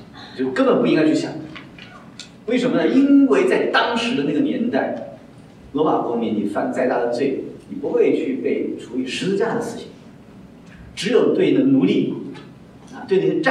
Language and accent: Chinese; China